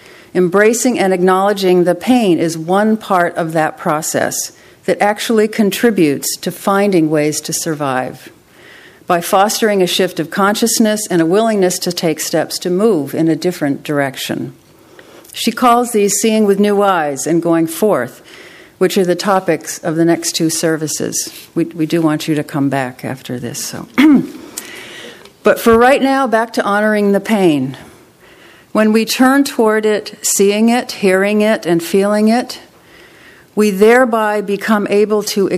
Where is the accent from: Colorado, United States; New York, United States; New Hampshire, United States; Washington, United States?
New Hampshire, United States; Conway; I grew up in Conway, the village of Conway, not North Conway. Our house was at the Four Corners, the site of the one stoplight on Route 16.